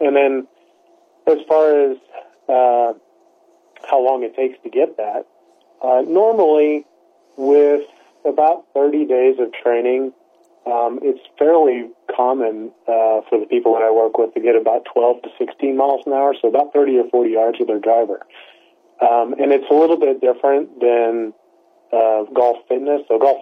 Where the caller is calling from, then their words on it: Zurich, Switzerland; I'm in Zurich, Switzerland right now.